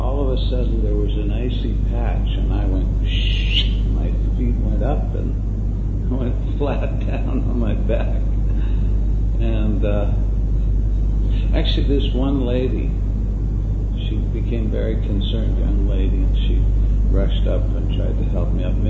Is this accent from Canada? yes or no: yes; Canada; I'm from Canada, and we taught the whole world how to play ice hockey.